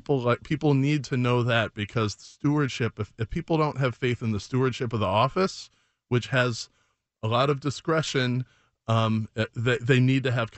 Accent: Chicago, Illinois, United States; I grew up in Chicago, and my dad showed me the assessment on our house

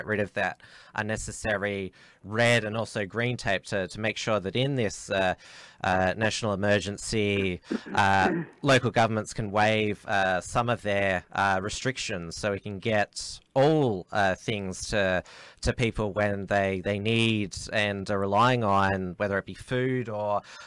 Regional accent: Victoria, Australia; I'm from Victoria.

